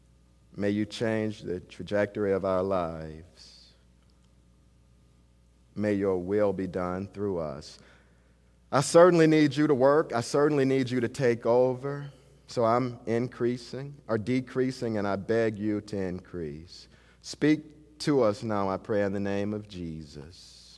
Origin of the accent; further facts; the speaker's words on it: Elberton, Georgia, United States; I'm from Elberton, Georgia, 2 hours away from him. Elberton is the country. Not a lot going on. We're the granite capital of the world.